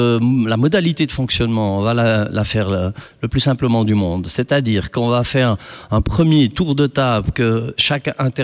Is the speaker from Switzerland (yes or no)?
yes; Switzerland; vu que je suis suisse